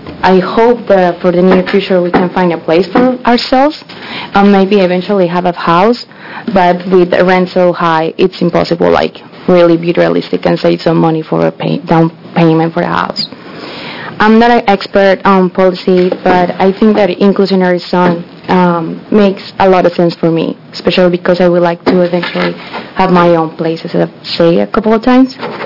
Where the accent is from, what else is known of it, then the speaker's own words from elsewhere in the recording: Colombia; English is a second language; now in United States; And is when I moved here from Colombia in 2009, my husband and I, we were sharing a house with another 4 people because we couldn't pay rent.